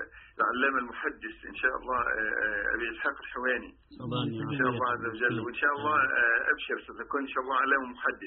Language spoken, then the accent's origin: Arabic; Egypt; إن شاء الله ما ينزل مصر بإذن الله أنا مصري لما ينزل مصر إن شاء الله نلتقي